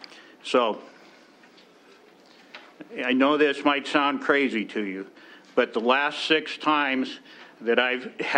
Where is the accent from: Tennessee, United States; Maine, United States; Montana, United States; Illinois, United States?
Montana, United States; Deer Lodge; CPA PFS. I'm from Deer Lodge, Montana.